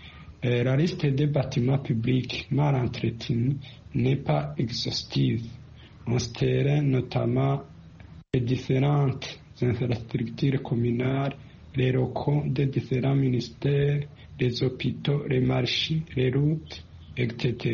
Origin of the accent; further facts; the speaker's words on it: Burundi; Chez nous, au Burundi, c'est vraiment compliqué.